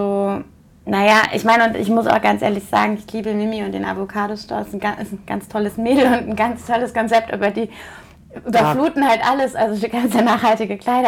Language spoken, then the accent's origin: German; Cologne, North Rhine-Westphalia, Germany; ich komme ja aus Köln